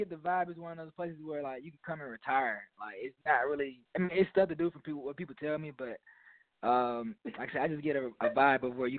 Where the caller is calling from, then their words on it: San Antonio, Texas, United States; Texas. I'm in Texas right now.